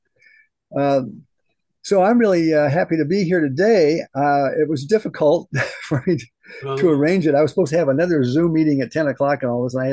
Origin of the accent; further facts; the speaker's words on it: Battle Creek, Michigan, United States; I went back to my hometown with my mother. This was not too long after I got sober. You know, was able to go to a meeting. That this is back in Michigan, in the Bellevue, Battle Creek, Michigan area